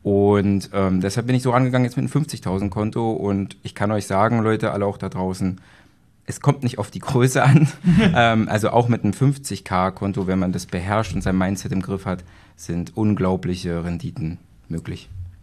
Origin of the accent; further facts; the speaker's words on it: Magdeburg, Saxony-Anhalt, Germany; ich komme aus Magdeburg, also das Glück eine Stunde von hier entfernt von Markus. Ich vergesse immer mein Alter, ich bin 88 geboren, 33 Jahre alt